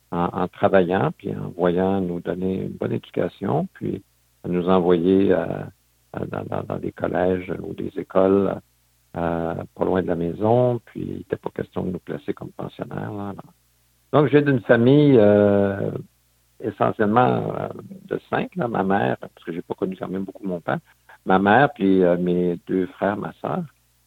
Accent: Outremont, Quebec, Canada; Alors, j'ai grandi à Outremont.

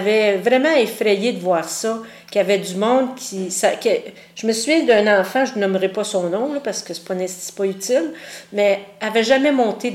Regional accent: Gatineau, Quebec, Canada; born there; Dans l'Outaouais. Je suis née à Gatineau.

